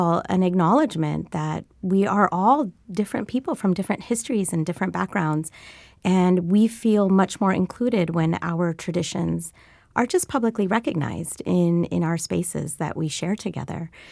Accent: United States; So for us, growing up in America, it meant cleaning the house, cleaning our room, making sure that our spaces were welcoming for the new year

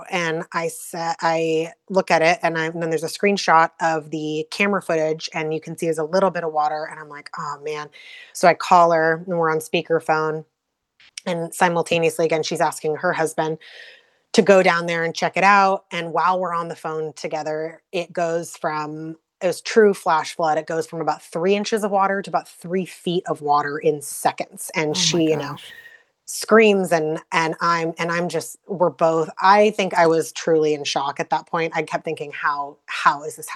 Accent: Encinitas, California, United States; I grew up in San Diego. I grew up in Encinitas, and I remember it raining

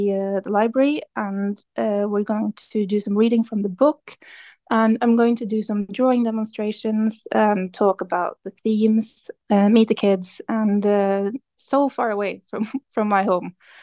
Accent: Norway; my home country, in Norway

